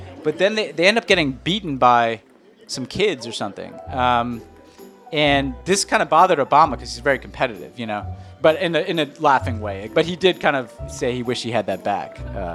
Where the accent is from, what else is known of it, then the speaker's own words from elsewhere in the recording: New York City, New York, United States; and I grew up in New York City, right?